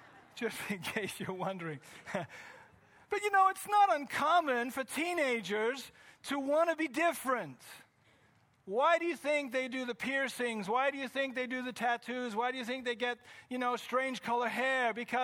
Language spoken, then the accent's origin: English; England, United Kingdom; now in Canada; because I was from England, Union Jack, I loved, that's what set me apart from all of these other Canadians.